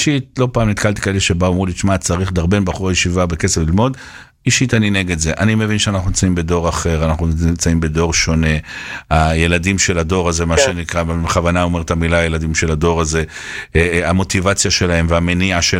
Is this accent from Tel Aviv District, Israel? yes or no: yes; Bnei Brak, Tel Aviv District, Israel; אנחנו פרימיטיבים מבני ברק.